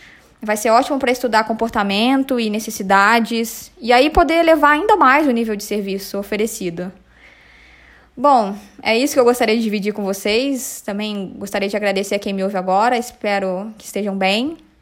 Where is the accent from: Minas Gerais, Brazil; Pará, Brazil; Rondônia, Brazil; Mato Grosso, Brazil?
Minas Gerais, Brazil; Juiz de Fora; moved away as an adult; now in São Paulo, Brazil; Eu estou confinada desde sexta-feira na casa dos meus pais, em Juiz de Fora, onde eu nasci e cresci, já faz 9 anos que eu moro em São Paulo.